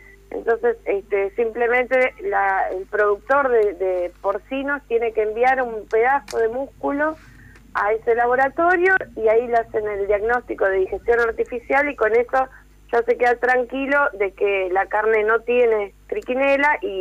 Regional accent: Santa Fe, Argentina; Yo soy de Santa Fe y bueno, sabemos lo que es la faena casera

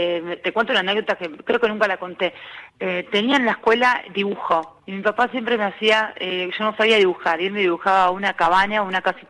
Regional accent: La Plata, Buenos Aires Province, Argentina; now in Salta, Argentina; yo soy de La Plata, pero me vine a vivir acá.

